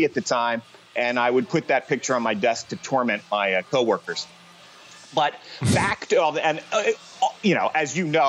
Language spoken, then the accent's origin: English; West Chester, Pennsylvania, United States; He moved it to Westchester, Pennsylvania, which was not only my hometown, but Westchester University was my dad's employer.